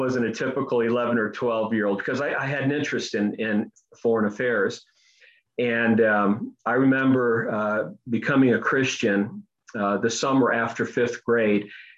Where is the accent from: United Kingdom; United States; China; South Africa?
United States; Ohio; born there; I'm a first generation American. I was born in Ohio a few years after they came over from Europe.